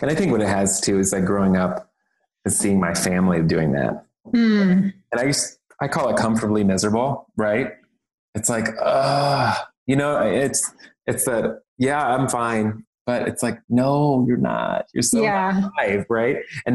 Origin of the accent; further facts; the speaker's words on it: Midwest, United States; what your family puts on you and society puts on you growing up in the Midwest, having that internalized homophobia and all this stuff.